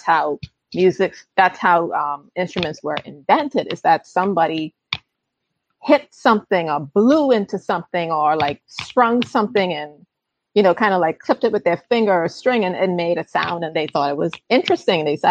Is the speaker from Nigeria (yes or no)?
no; Long Island, Bahamas; growing up on Long Island, when I think about Indigenous music, it really is Rake and Scrape for me because that's what I grew up with, right?